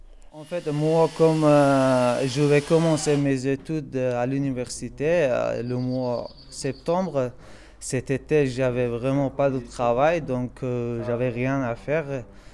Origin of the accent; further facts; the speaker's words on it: Afghanistan; French is a second language; now in Dijon, France; Je viens d'Afghanistan. J'habite à Dijon. Donc, ça fait 3 ans que je suis en France.